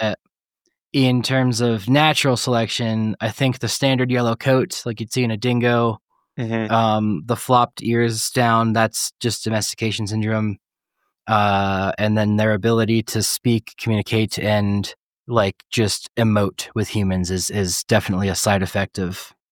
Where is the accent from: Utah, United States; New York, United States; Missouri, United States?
New York, United States; New York City; like I grew up in New York City, so it's like Long Island, but it's like there's no stray dogs running around, really.